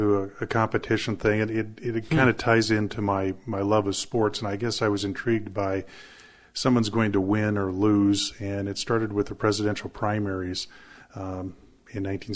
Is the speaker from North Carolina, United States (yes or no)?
no; White Sulphur Springs, Montana, United States; I grew up in White Sulphur Springs on a cattle ranch. My parents were ranchers.